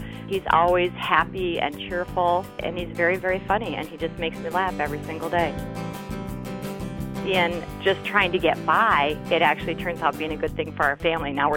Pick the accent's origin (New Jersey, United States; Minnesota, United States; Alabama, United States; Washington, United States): Minnesota, United States; Woodbury; I'm from Woodbury, Minnesota.